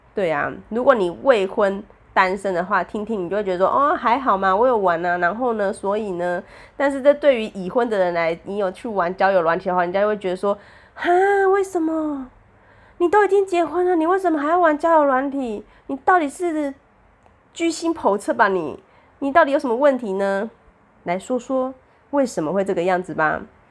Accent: Taiwan; 因为我们台湾人总是就是在自己可能自己的 IG 啊、Facebook 上面啊

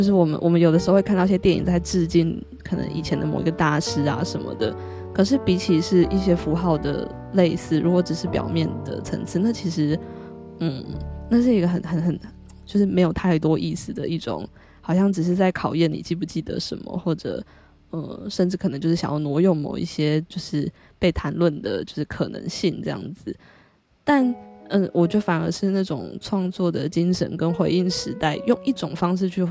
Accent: Taiwan; 因为作为一个台湾人，香港毕竟在很多的文化然后语言上面我们是比较可以共同理解的

